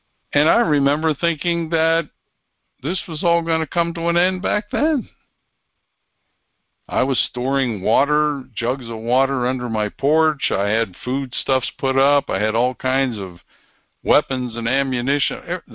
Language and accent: English; Amish country, United States; I grew up in Amish country, and yeah, that's true.